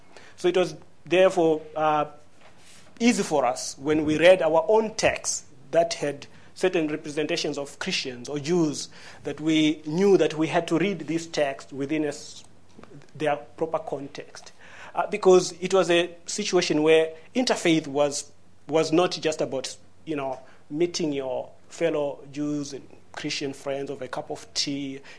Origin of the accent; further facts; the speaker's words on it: South Africa; Now, I grew up in South Africa where, as you know, the history of that country, it was an apartheid state.